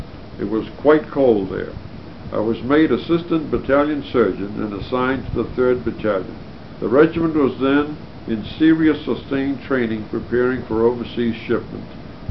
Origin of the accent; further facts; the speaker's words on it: Rhode Island, United States; I was from Rhode Island.